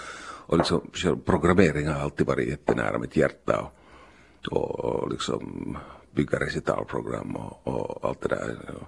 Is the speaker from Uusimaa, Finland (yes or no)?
yes; Helsinki, Uusimaa, Finland; Det är ju min link hit, jag är själv uppväxt i Helsingfors sen när pappa. Pappa började jobba i Helsingfors och det där.